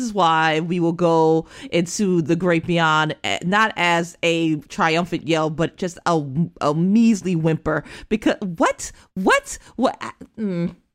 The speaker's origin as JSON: {"language": "English", "region": "New Jersey", "country": "United States", "said": "Like even though I am from Jersey, my mother's side of the family is from South Carolina, and my father's side is from North Carolina."}